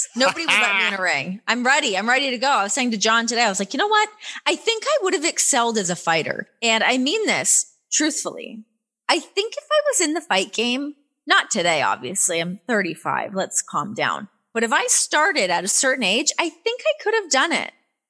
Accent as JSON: {"language": "English", "country": "Canada", "accent": "Canadian", "said": "When I first signed to WWE, they made me take classes to get rid of my Canadian accent"}